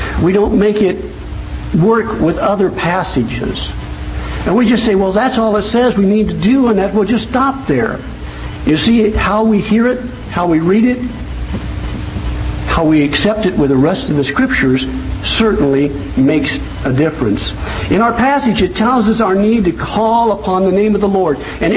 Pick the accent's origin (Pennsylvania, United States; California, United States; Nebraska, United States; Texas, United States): Nebraska, United States; accent: Nebraska; I want to make myself perfectly clear, even with my Nebraska accent.